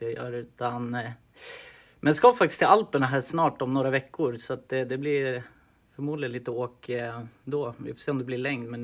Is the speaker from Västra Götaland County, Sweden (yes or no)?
no; Västerås, Västmanland County, Sweden; Uppvuxen här och bott här i princip hela livet, förutom några korta avstickare till lite olika ställen.